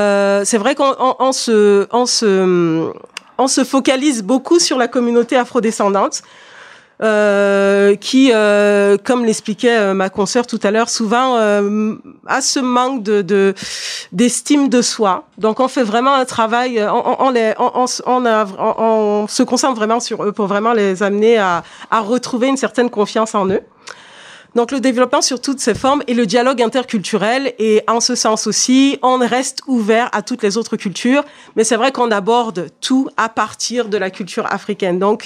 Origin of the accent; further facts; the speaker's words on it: France; moi, je suis née ici, justement, en France, et moi, j'ai plutôt grandi loin de ma culture, finalement, loin d'une partie de moi-même, parce que étant née en France, étant scolarisée en France